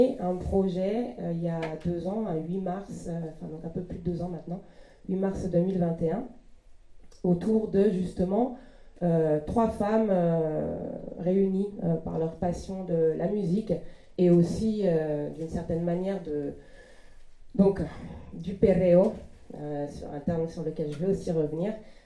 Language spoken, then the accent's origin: French; Marseille, Provence-Alpes-Côte d'Azur, France; Je viens de Marseille